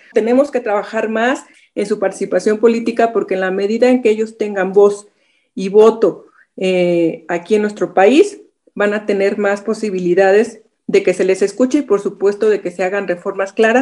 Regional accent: Mexico; tenemos que sensibilizarnos como sociedad mexicana

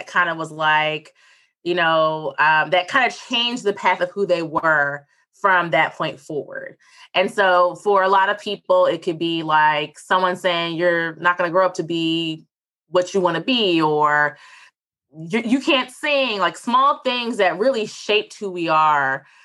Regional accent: Philadelphia, Pennsylvania, United States; Like, I'm from Philadelphia. No one dances.

